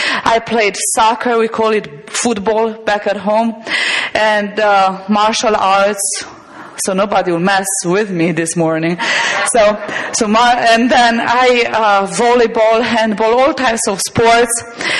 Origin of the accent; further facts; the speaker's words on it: Transylvania, Romania; English is a second language; I'm not from around here. Probably my accent gave it away. I'm from Romania, which is in Eastern Europe, and from Transylvania. That's what we call the part of the country where I come from.